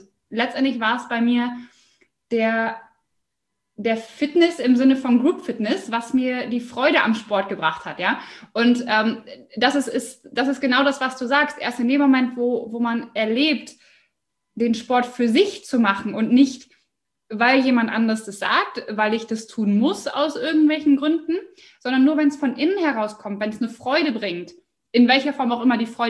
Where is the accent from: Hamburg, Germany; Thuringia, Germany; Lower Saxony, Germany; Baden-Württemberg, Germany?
Lower Saxony, Germany; Osnabrück; ich komme aus Osnabrück. Bin jetzt 28 Jahre alt